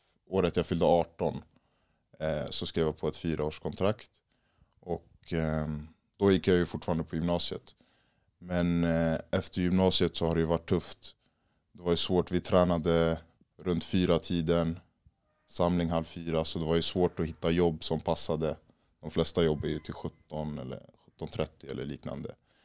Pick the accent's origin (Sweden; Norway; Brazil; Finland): Sweden; Stockholm, Stockholm County; Jag är uppväxt i Husby och Akalla. Har bott där egentligen hela mitt liv.